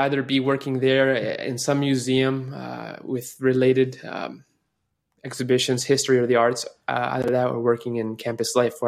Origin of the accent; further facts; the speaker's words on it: Florida, United States; now in New York, United States; Definitely. I was born here. I grew up in Florida. I came back 3 years ago